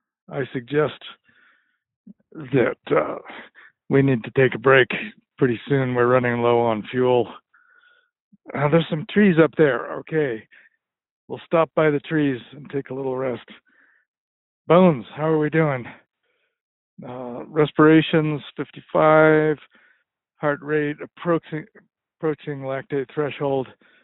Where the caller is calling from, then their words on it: Butte, Montana, United States; I'm calling from Butte, Montana.